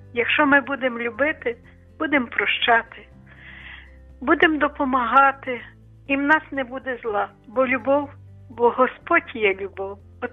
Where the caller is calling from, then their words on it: Lviv, Lviv Oblast, Ukraine; Я зі Львова